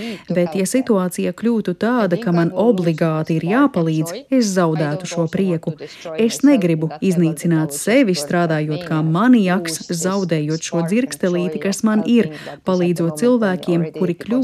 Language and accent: Latvian; Estonia; Es nevēlos, lai manā dzimtenē būtu karš, man nav nekādu plānu pamest Igauniju, es mīlu Igauniju, es gribu aizsargāt Igauniju.